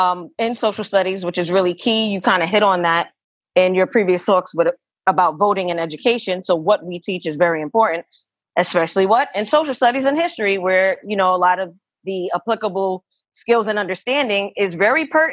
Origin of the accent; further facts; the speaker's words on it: Brooklyn, New York, United States; I'm from East New York, Brooklyn.